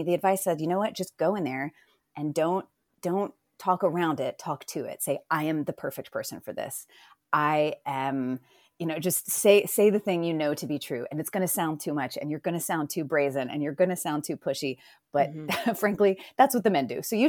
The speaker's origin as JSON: {"language": "English", "town": "Decatur", "region": "Georgia", "country": "United States", "tie": "born or raised there", "said": "I grew up outside of Atlanta in a small town called Decatur, Georgia."}